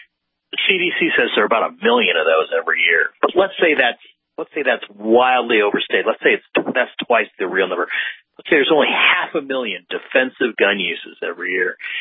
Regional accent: St. Louis, Missouri, United States; I hate to say my hometown of St. Louis is one of those places too.

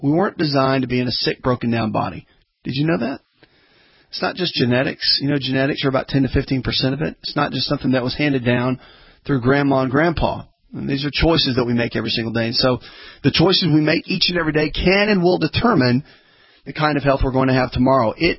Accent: the South, United States; Of course, I'm obviously born and raised in the South.

